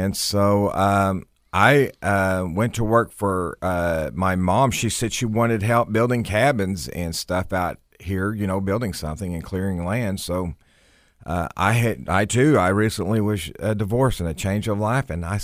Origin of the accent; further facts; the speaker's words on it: Oklahoma, United States; Well, I'm from Oklahoma originally, and raised Baptist. And, you know, we one of four kids, two boys, two girls, and we were all into sports.